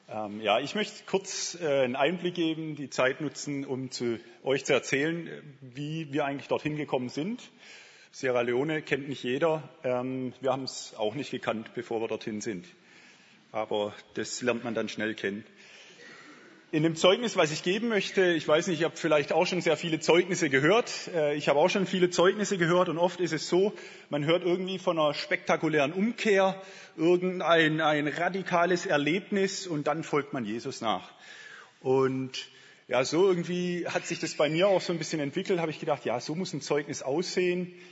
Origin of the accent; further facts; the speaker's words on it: Bad Liebenzell, Baden-Württemberg, Germany; Bin aufgewachsen in Bad Liebenzell, da ist eine Missionsgesellschaft